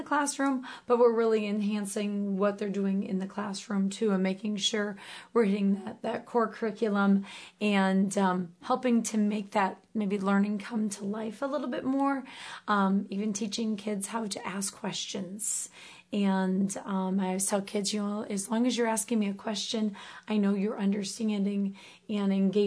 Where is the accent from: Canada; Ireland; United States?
United States; Iowa; I'm originally from Eastern Iowa, and I grew up loving animals.